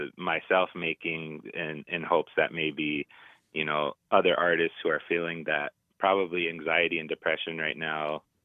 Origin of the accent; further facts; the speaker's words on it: South Dakota, United States; Yeah, I live in Pierre. I'm originally from the Crow Creek and Cheyenne River tribes, Dakota and Lakota.